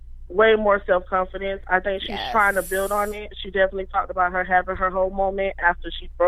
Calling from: Orlando, Florida, United States; I'm from Orlando, Florida.

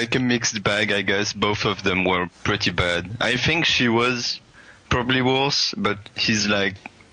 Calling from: Paris, Île-de-France, France; Paris, France.

